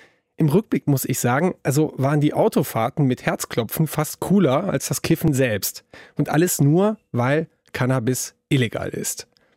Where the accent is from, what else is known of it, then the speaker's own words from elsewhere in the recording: Wesel, North Rhine-Westphalia, Germany; 35 Minuten sind das von Wesel, meiner Heimatstadt, mit dem Auto bis zur holländischen Grenze.